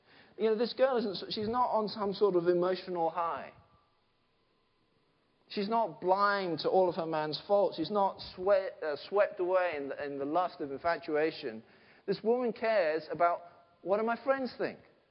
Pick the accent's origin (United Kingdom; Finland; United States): United Kingdom; England; I hate the fact that we're English and we've got a stiff upper lip.